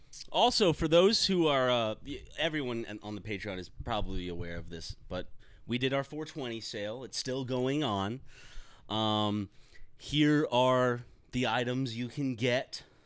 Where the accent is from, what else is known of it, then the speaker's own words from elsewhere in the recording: South Carolina, United States; Growing up in South Carolina, our education system still treated marijuana like it was heroin.